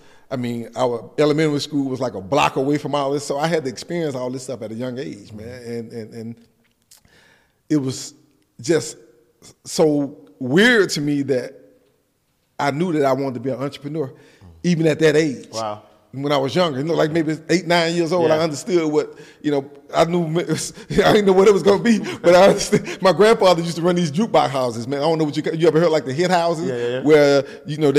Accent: Mobile, Alabama, United States; I grew up in Mobile, Alabama. It's a small town at the bottom of the map of Alabama. And I grew up with my grandparents.

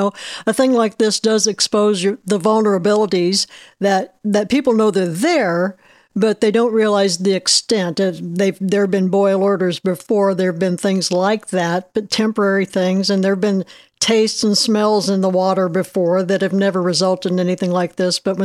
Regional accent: Mattoon, Illinois, United States; I love my town, I'm not, Mattoon's my hometown

